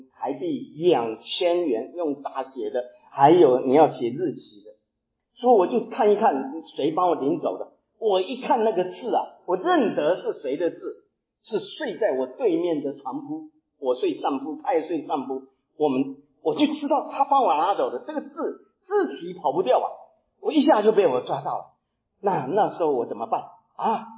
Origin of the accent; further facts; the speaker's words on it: Taiwan; 我是台湾来的，在台湾的时候，我们进了大学